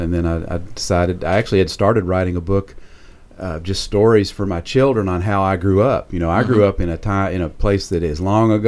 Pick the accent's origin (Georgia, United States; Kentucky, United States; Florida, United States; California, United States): Kentucky, United States; I grew up on Longs Creek in Breathitt County. I'm about as far back in the woods as you can go, as you can get. And Breathitt County's right in the middle. It's near Hazard.